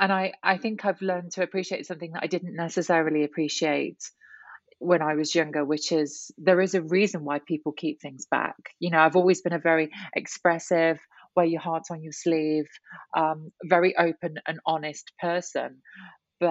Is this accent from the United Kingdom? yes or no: yes; Nottingham, East Midlands, United Kingdom; So it is my life growing up in Nottingham, but it's written in a way that reads as a novel.